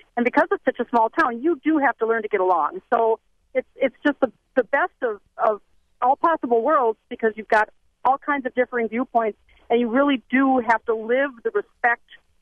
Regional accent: Milwaukee, Wisconsin, United States; now in Ripon, United States; My husband and I moved about 30 years ago from Milwaukee, Wisconsin. We both grew up there, to a small town in central Wisconsin, which is Ripon, Wisconsin, a small college town.

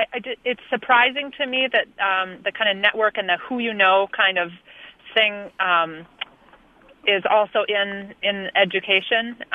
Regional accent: River Falls, Wisconsin, United States; Oh, hi. I'm from River Falls, Wisconsin, and I teach at college level in the fine arts.

